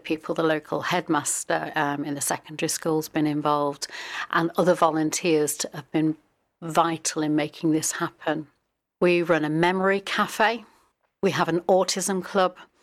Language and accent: English; Rainworth, East Midlands, United Kingdom; also born or lived in Durham; Born in Durham. So born in Durham, but lived on the Geordie estate in Rainworth. So I'm a Geordie. Came down here because my dad came down from the mines.